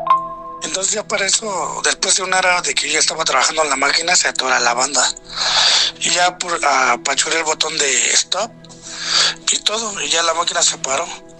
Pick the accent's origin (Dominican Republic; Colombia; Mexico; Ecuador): Mexico; Iztapalapa, Mexico City; Soy de aquí de Iztapalapa